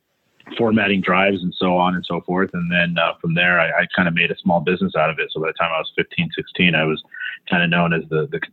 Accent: Denver, Colorado, United States; now in New York, United States; Originally from Denver, Colorado. Grew up there my whole life. Okay. Moved to New York about 10 years ago.

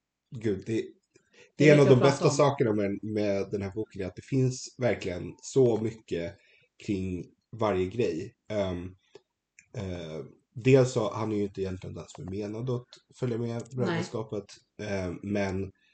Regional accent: Sweden; det är ju alltid intressant för oss som svenskar att prata om folk som inte har krigat

